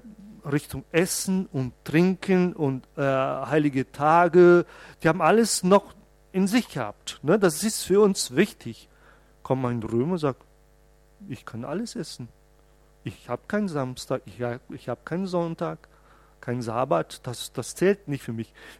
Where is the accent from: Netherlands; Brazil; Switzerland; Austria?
Brazil; German is a second language; now in Germany; Ich komme aus Brasilien, wo ein Christ trinkt null Alkohol.